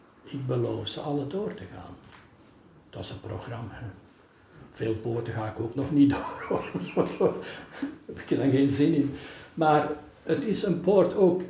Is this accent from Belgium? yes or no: yes; Belgium; want wij zijn Nederlanders, ik ben Belg hoor, maar wij zijn hier geboren en dat mogen we eren.